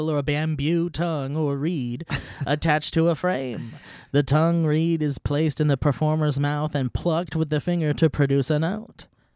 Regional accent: Beverly Hills, California, United States; I grew up in Beverly Hills.

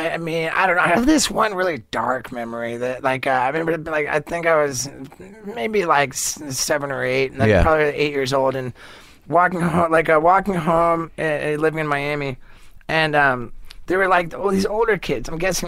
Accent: England, United Kingdom; born there; I'm triple national. I have Canadian citizenship because my mom was born in Canada. I was born in England, so I'm British, and my dad was born in America.

